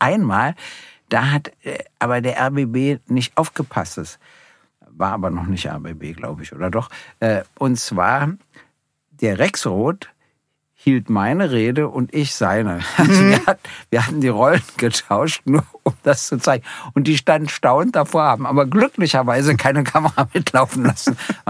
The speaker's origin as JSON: {"language": "German", "region": "Berlin", "country": "Germany", "tie": "born there", "said": "Und das ist nun mal meine Heimatstadt. Ich bin da ja 1948 geboren worden."}